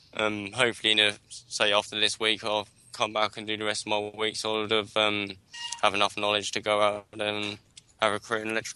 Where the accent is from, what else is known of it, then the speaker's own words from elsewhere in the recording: Farnborough, South East England, United Kingdom; I'm from Farnborough, doing an electrical course.